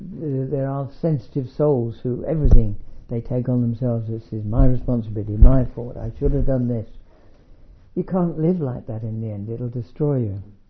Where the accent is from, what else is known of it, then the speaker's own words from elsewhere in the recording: London, United Kingdom; Maybe it's because I'm a Londoner, I love London town and all that kind of stuff.